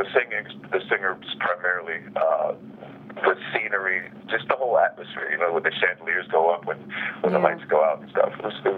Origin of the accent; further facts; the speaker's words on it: New Rochelle, New York, United States; I grew up in New Rochelle, New York.